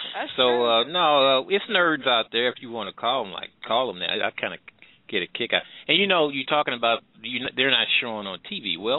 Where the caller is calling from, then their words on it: Midwest, United States; I'm calling from the Midwest.